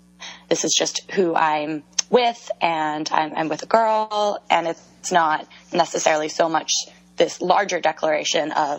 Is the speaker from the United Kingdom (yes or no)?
no; Pennsylvania, United States; So I'm from Pennsylvania, okay. Pennsylvania native, Philly suburbs. It's called Bucks County. I went to a Central Bucks West High School.